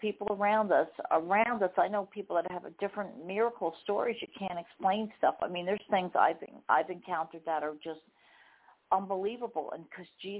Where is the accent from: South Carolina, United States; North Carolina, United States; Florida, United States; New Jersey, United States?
New Jersey, United States; I'm from New Jersey.